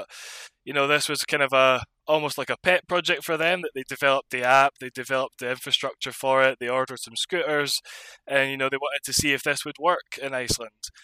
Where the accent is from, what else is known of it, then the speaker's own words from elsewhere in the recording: Scotland, United Kingdom; Yes, I'm from Scotland, yeah.